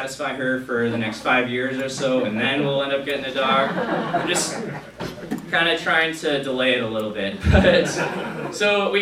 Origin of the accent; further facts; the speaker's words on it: Langley, British Columbia, Canada; I'm actually from Langley, which is, like, quite a big, well, compared to this, it's quite a big city.